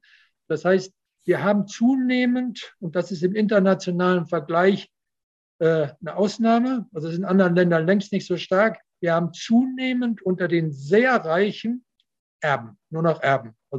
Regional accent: Paderborn, North Rhine-Westphalia, Germany; Also ich habe das in Paderborn, wo ich herkomme, erlebt

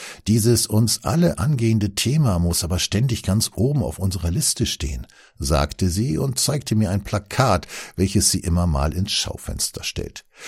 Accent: Saxony, Germany; In meiner Heimat Vogtland erhielten derweil in der gleichen Woche 300 Mitarbeiter eines Krankenhauses die Kündigung.

